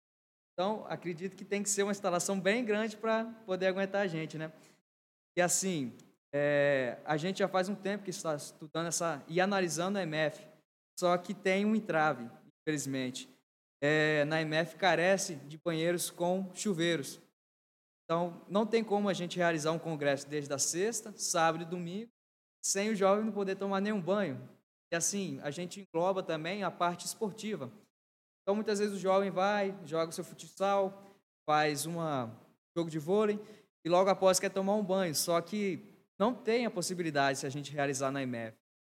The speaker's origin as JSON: {"language": "Portuguese", "town": "São Gabriel da Palha", "region": "Espírito Santo", "country": "Brazil", "tie": "born there", "lives_now": "Vila Valério, Brazil", "said": "sou nascido em São Gabriel da Palha, mas sou residente em Vila Valério. Sou participante da Igreja Luterana e do Morro, do lado do Poço da Ana."}